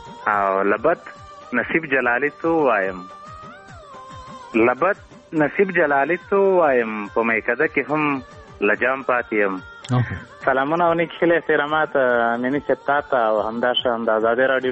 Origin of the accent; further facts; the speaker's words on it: Paktia, Afghanistan; زه هم پښتون یم د همدې پکتیا یم